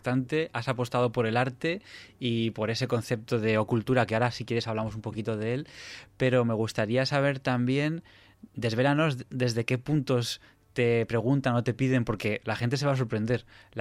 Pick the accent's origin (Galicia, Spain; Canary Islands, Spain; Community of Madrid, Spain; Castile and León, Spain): Community of Madrid, Spain; Madrid; como madrileño